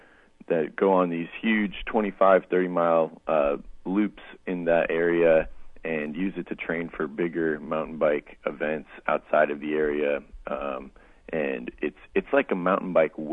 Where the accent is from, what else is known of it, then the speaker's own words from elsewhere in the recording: Minnesota, United States; had a good friend from I grew up with in Minnesota that was willing to do it with me.